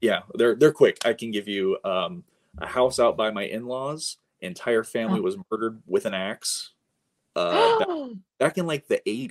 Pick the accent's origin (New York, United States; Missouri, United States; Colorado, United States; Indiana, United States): Indiana, United States; Kokomo; so my hometown is Kokomo, Indiana.